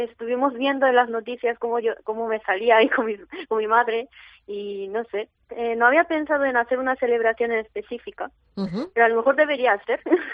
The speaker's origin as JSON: {"language": "Spanish", "country": "South Korea", "second_language": "Spanish", "lives_now": "Spain", "said": "como soy coreana y he vivido en España 10 años"}